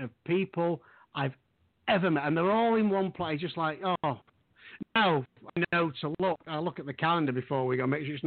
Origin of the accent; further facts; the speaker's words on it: England, United Kingdom; now in Houston, United States; I'm in Houston, and when we moved here, it was like, you know, people ask. I mean, I was from England.